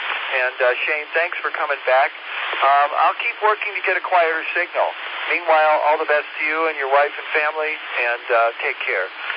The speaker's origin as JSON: {"language": "English", "region": "Michigan", "country": "United States", "lives_now": "Belton, United States", "said": "I'm originally from Michigan and my wife from Jamaica, so we're loving it here."}